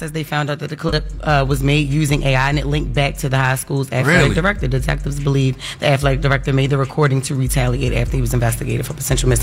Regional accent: Baltimore, Maryland, United States; I heard she was, I'm from Baltimore too.

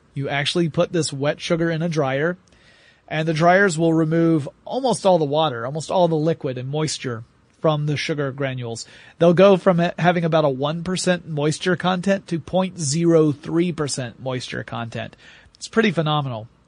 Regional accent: the South, United States; because I'm from the South, and they were very popular.

